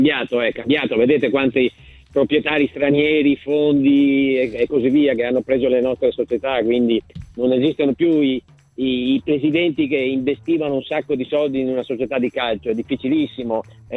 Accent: Veneto, Italy; No, sono veneto, quindi noi mangiamo presto, figurati.

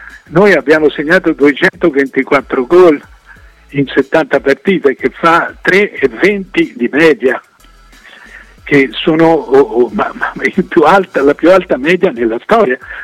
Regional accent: Naples, Campania, Italy; Io vengo da Napoli e a Napoli non parlano d'altro

